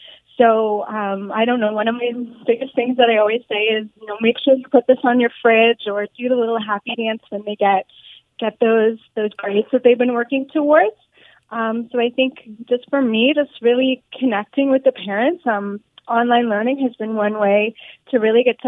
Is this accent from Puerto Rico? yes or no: no; Norfolk, Ontario, Canada; I grew up in Norfolk, and then I went off to school for teaching at Brock University, and then I came back home to Norfolk